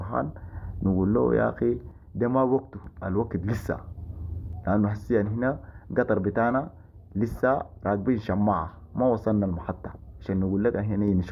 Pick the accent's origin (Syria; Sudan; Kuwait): Sudan; Darfur; now in Chad; نحن كسودانيين بصفة عامة ودارفورين بصفة خاصة، الآن نحن لاجئين ليس لدينا هوية وليس لدينا دولة.